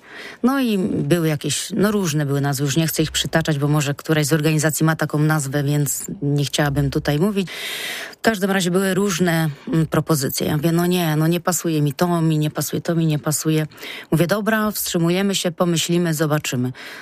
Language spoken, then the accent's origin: Polish; Jarocin, Greater Poland Voivodeship, Poland; now in Konin, Poland; Ja się przeprowadziłam do miasta Konin, pochodzę z Jarocina